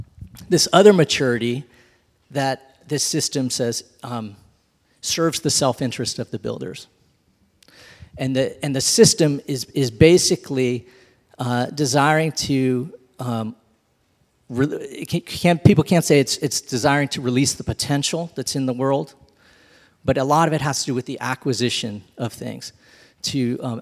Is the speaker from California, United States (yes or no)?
yes; Burlingame, California, United States; growing up in Burlingame as a boy